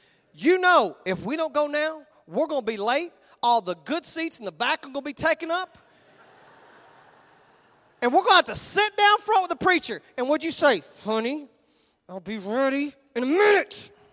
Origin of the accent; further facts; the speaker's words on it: Texas, United States; and you know, we're all from Texas, so we say it like this